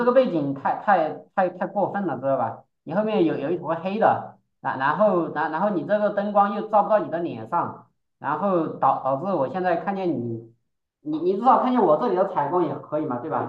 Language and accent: Chinese; China; now in Japan; 那最后回归到我本身是中国人，那么我站在中国